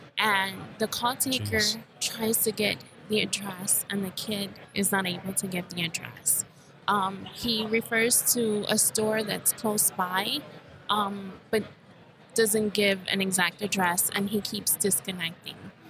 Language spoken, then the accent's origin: English; Puerto Rico; And I'm from Puerto Rico.